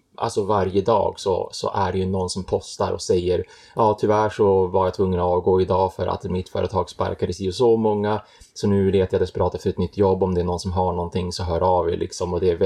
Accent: Umeå, Västerbotten County, Sweden; now in Poland; speciellt från Umeå där jag kommer ifrån.

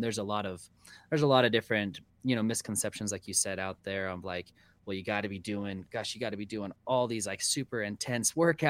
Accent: Salt Lake City, Utah, United States; I grew up in Salt Lake, really.

